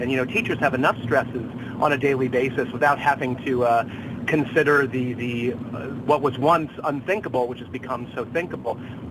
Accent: United States; I think as an American, you know, I keep hearing people say, oh, we live in a sick world.

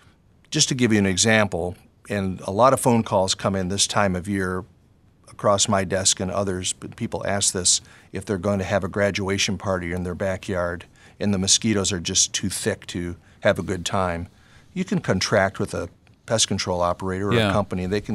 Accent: Ohio, United States; I collected an Io moth under a streetlight in my hometown in Ohio when I was 12, and that got me hooked.

